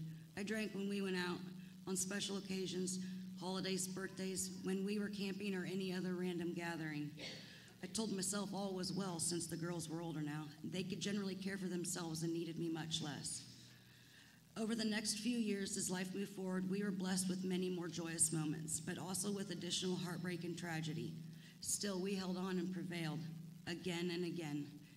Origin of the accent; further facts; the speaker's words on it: Winterset, Iowa, United States; I grew up right here in Winterset and was raised by my mom's sister, my Aunt Mary Lou.